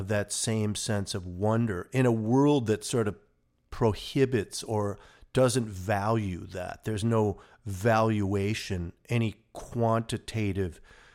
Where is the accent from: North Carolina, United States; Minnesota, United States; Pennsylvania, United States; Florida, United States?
Minnesota, United States; And this is for people who lived in northern climes as we did. We grew up in Minnesota.